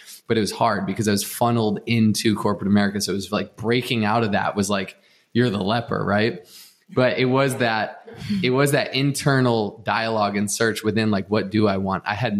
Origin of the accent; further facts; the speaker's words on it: Boston, Massachusetts, United States; also born or lived in California; I was born out here in California. You know, Sandy and I were baby best friends, but I grew up from two on in the Northeast of the US, or in the Boston area.